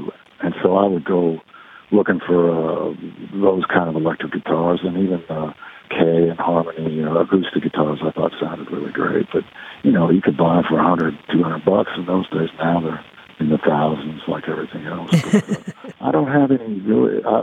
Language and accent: English; Indianapolis, Indiana, United States; moved away as an adult; also born or lived in Los Angeles; now in Nashville, United States; I moved down there when I was 18 from Indianapolis.